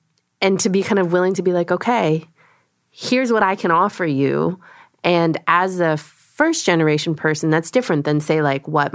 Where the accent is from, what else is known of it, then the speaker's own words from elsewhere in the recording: United States; first language Korean; English is a second language; I grew up in a household speaking Korean. So my first language is Korean. I learned English, you know, by being in America and then going to school.